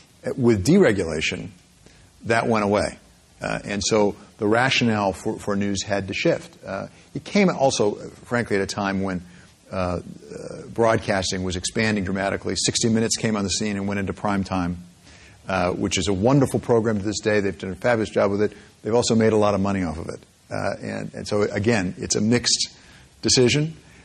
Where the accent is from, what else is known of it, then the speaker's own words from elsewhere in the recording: Michigan, United States; I come from Michigan, as I said. I went to the University of Michigan, you know, when we had Bo Schembechler as our coach.